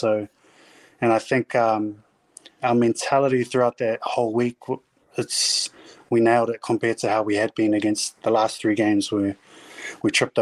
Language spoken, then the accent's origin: English; Auckland, New Zealand; Like for myself growing up in Auckland and going to like watch NPC games